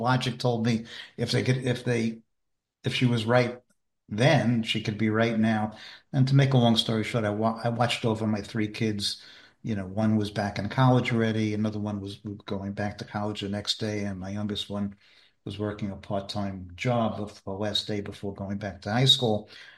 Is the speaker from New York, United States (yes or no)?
yes; Brooklyn, New York, United States; I was spending a lot of time out in L.A. and I'm being from Brooklyn. I'm not an L.A. kind of guy